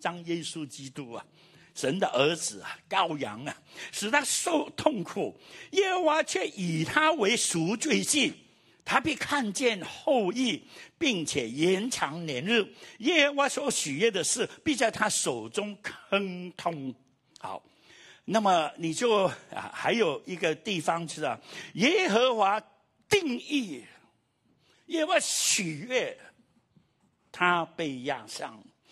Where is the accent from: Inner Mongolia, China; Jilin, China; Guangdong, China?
Guangdong, China; Chinese is a second language; 我们广东人说我没有装你弹弓的。就是我没有，我不知道怎么翻译这个国语。